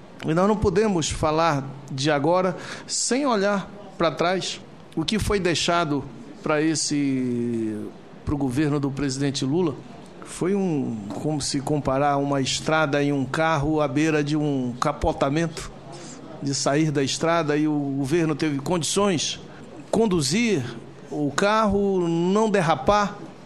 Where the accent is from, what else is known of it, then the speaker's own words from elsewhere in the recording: Amazon, Brazil; Eu venho lá da Amazônia, sou lá da Amazônia.